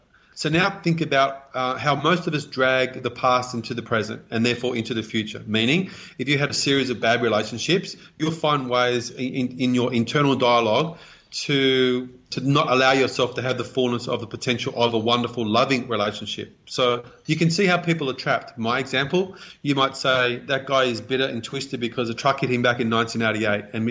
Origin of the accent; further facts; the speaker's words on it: Australia; born there; we immigrated from Scotland. I was born here in Australia.